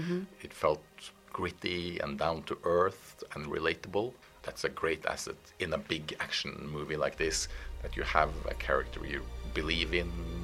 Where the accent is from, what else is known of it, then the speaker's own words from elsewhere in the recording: Norway; Well, I grew up in Norway